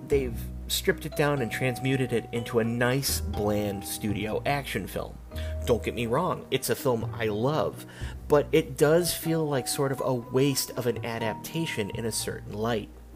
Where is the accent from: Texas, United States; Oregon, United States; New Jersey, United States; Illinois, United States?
Illinois, United States; Chicago; and hey, I'll say it again, I grew up with them in Chicago, so you go after what you know.